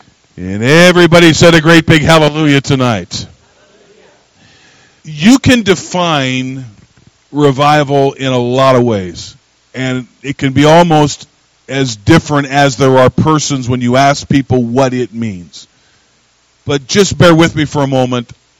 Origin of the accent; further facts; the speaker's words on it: Washington, United States; I was from the Pacific Northwest. And the county I lived in northeastern Washington State, had more hippies per capita than anywhere but Southern California.